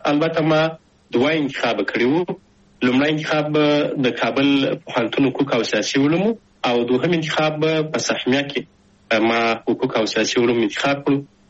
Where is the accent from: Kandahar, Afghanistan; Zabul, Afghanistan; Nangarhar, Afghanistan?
Zabul, Afghanistan; Shajoy; also born or lived in Kabul; زه اصلا د زابل ولایت د شاجوی ولسوالۍ یم. تقریبا په 2015 میلادي کې د زابل په شاجوی کې د مسازو په نوم په یوه کلی کې هلته ونړۍ ته راغلم،